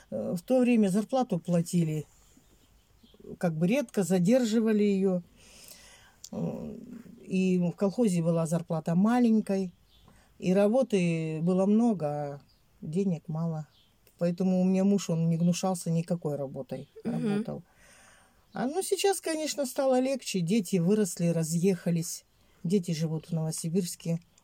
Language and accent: Russian; Osh Region, Kyrgyzstan; moved away as an adult; Мы приехали из Республики Кыргызстан в ноябре 1992 года.